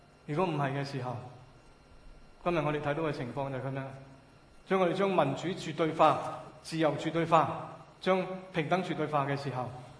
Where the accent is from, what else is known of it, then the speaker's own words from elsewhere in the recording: China; also born or lived in Canada; 因为我们中国人不习惯，到今天都不习惯